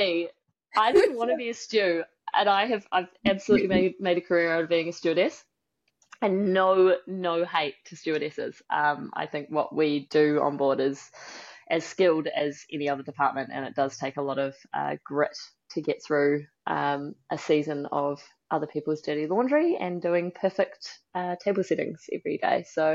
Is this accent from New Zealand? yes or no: yes; New Zealand; moved away as an adult; I grew up here in New Zealand. I've just moved back home now after 12 years abroad.